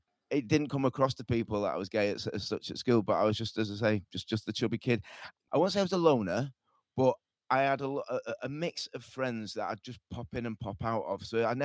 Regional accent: Manchester, North West England, United Kingdom; I was brought up and born in Crumsall, North Manchester.

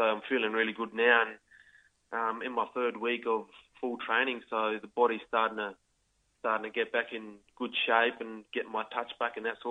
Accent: Alice Springs, Northern Territory, Australia; now in Sydney, Australia; Yeah, growing up in Alice, we only had water holes and I've never been much of a sea person, but I'm getting there.

